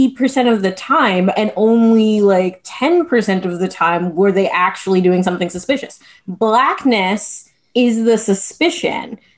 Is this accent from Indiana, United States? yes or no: no; New York, United States; And I was like, I'm from New York. What in the world?